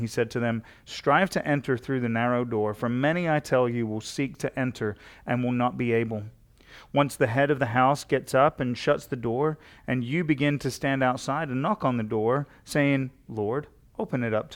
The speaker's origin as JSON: {"language": "English", "region": "London", "country": "United Kingdom", "tie": "born or raised there", "said": "I grew up in London, England, and attended church as a young child."}